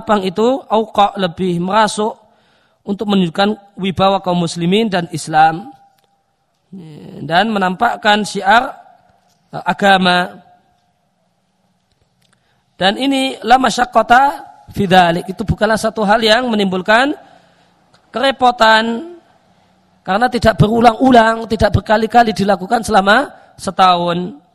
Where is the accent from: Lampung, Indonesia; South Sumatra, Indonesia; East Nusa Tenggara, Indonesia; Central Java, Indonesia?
Lampung, Indonesia; Kalau kayak kampung saya di Lampung itu, mungkin 5 tahun yang lewat itu memenuhi kriteria ini.